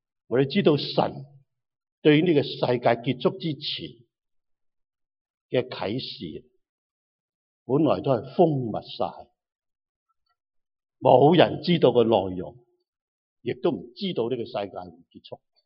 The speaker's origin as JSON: {"language": "Cantonese", "country": "China", "said": "亦唔系我哋中国人嘅神"}